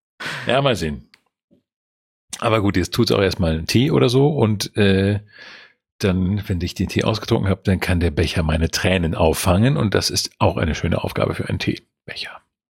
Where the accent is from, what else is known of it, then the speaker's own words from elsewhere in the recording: Schleswig-Holstein, Germany; Ich bin schon länger Bayer jetzt als Schleswig-Holsteiner.